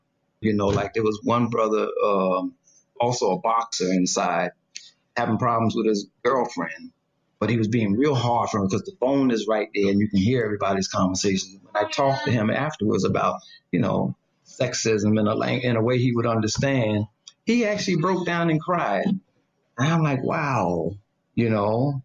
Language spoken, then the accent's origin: English; New York, United States; So I take the subway. I'm a New Yorker. So, you know, I'm in New York. I take subway everywhere.